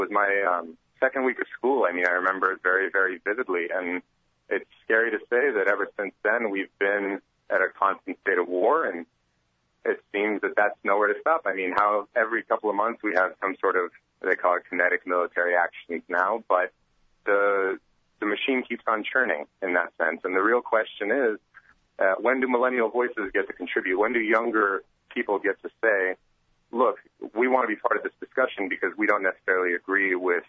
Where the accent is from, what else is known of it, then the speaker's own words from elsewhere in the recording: Washington, United States; I grew up near Joint Base Lewis-McChord